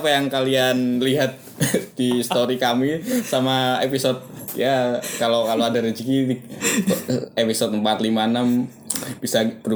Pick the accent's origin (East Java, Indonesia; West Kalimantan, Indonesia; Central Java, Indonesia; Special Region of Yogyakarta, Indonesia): Central Java, Indonesia; Purworejo; gua dari Jawa, dari Purworejo